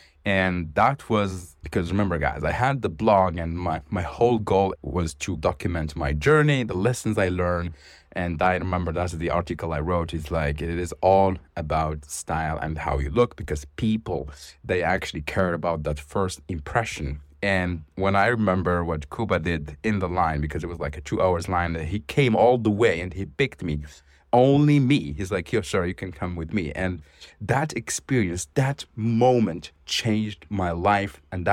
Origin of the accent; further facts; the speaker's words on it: Morocco; and I'm from Morocco.